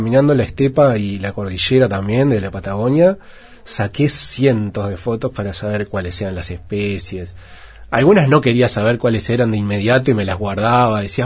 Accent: Uruguay; Para gente que no es de ahí, como un uruguayo

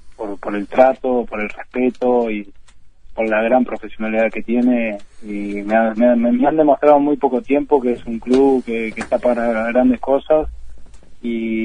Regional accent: Uruguay; a parecerse más a nosotros como somos los uruguayos, ¿no?

